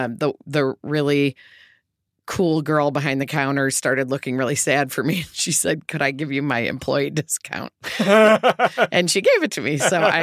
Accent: Joliet, Illinois, United States; I grew up in Joliet, Illinois, where the prison was, Stateville Penitentiary, but my birth was not related to the prison.

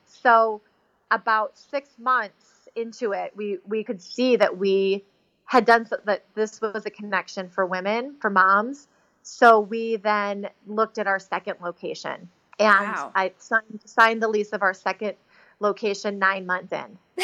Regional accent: Chicago, Illinois, United States; I was raised in Chicago.

